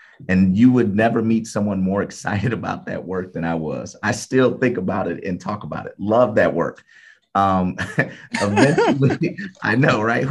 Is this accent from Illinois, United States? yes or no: yes; Evanston, Illinois, United States; I grew up in Evanston, just so you know. And so Evanston, Illinois, Northwestern.